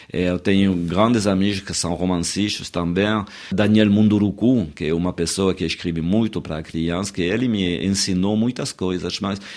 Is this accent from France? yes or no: yes; France; Portuguese is a second language; Eu sou francês, mas eu sei que a França não fica essa nação límpia